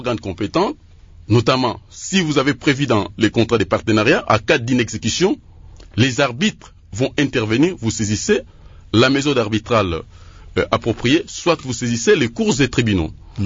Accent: DR Congo; si nous rentrons chez nous en RDC

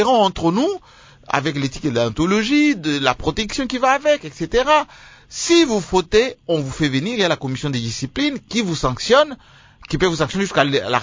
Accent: Kasaï, DR Congo; Chez nous, au Kassai, moi je suis du Kassai

